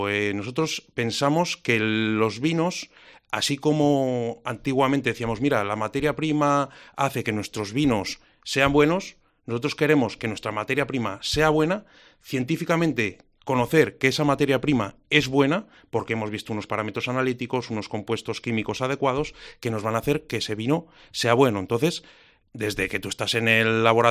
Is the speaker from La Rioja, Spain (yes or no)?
yes; Logroño, La Rioja, Spain; me vine más cerca de Logroño, porque yo soy de Logroño